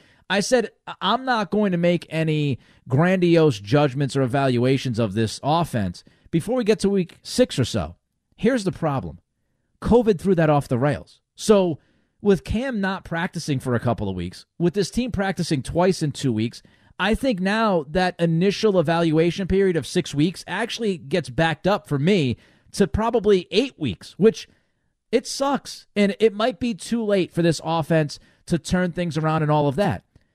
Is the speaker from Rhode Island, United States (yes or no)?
yes; Rhode Island, United States; Phil, thank you for the phone call, my man, representing, again, my home state of Rhode Island.